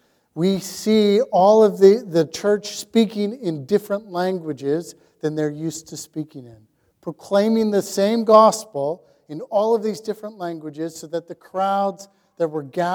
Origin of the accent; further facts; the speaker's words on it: Canada; And as Canadian Christians, we probably need to hear it.